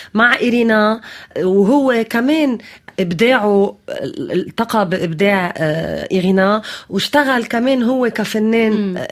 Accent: Lebanon; وأنا لبنانية، وهيدا هو العالم

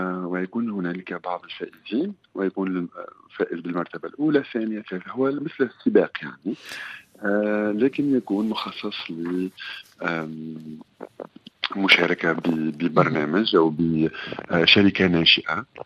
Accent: Tunisia; انا من تونس وانا افريقي

